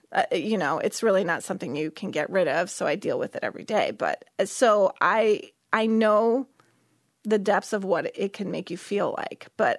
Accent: Battle Creek, Michigan, United States; that's my hometown. I went to Lakeview High School, and I'm a huge Battle Creek fan.

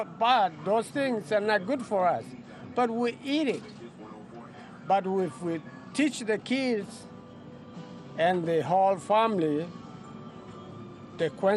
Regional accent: Ethiopia; I came from Ethiopia, and I've been doing this business for like 15 years.

